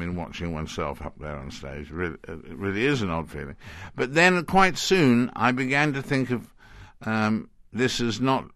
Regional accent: United Kingdom; which as a Brit was an honour

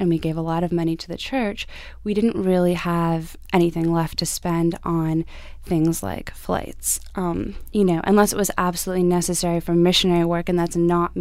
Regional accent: Canada; I am Canadian.

